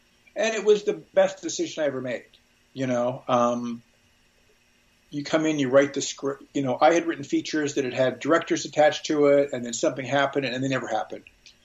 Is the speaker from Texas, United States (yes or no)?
no; Indiana, United States; moved away as an adult; Sure. I grew up in Indiana, Midwestern boy. Always loved movies and television. Came out here to go to UCLA Film School, interested in independent film, really.